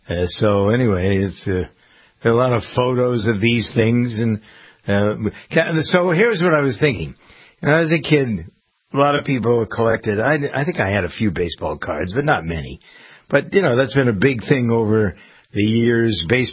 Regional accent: Framingham, Massachusetts, United States; Where I grew up here in Framingham

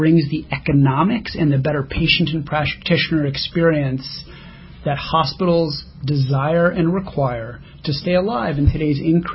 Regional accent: Cleveland, Ohio, United States; I was admitted to the hospital, my hometown of Cleveland, Ohio

